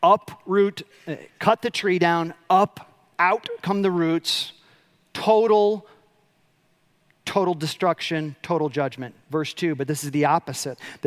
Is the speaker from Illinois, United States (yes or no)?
yes; Chicago, Illinois, United States; Like, I'm from Chicago. I picked this one up pretty quick.